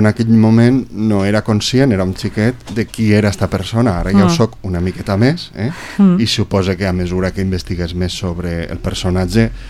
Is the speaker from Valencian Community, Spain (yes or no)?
yes; Vila-real, Valencian Community, Spain; sóc de Vila-real